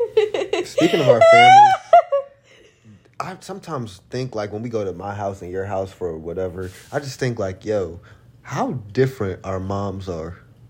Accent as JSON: {"language": "English", "town": "Philadelphia", "region": "Pennsylvania", "country": "United States", "said": "Because we're from Philly. So, that's how we show our love."}